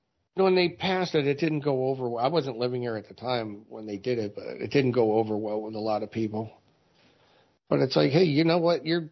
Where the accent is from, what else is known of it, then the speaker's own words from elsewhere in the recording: United States; You know, we apparently don't count, you know, being American citizens and all.